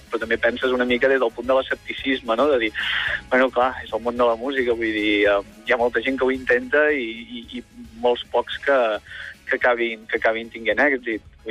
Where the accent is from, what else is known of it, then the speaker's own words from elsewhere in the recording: Ripoll, Catalonia, Spain; Jo soc de Ripoll i ells sempre han voltat per allà, la majoria són del Ripollès